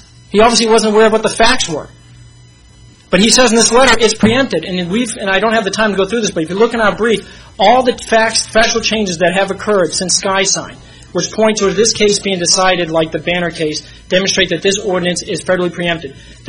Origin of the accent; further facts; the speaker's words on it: Boston, Massachusetts, United States; I'm from Boston, I could probably whip it out.